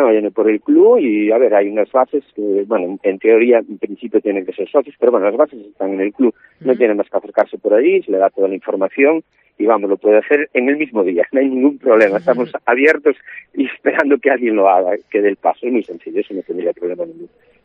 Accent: Conxo, Galicia, Spain; Yo soy de Conxo de toda la vida

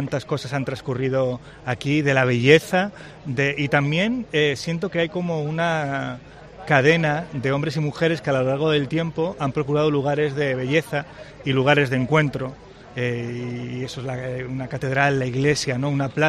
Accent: Vilches, Andalusia, Spain; yo soy vilcheño, soy de Jaén, porque siento que así le devuelvo algo a mi tierra

